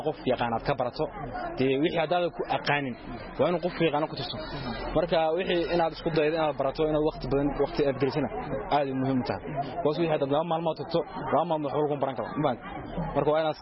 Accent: Somali Region, Ethiopia; waxaan ka soo jeedaa gobolka yaani afdheer

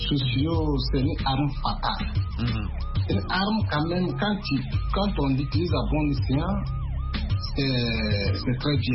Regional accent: Burkina Faso; moved away as an adult; now in United States; quand j'ai quitté Abidjan, quand j'étais arrivé au pays, au Burkina

